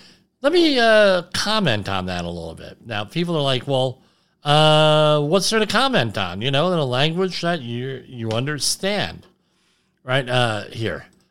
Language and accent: English; New Jersey, United States; No, I'm from New Jersey.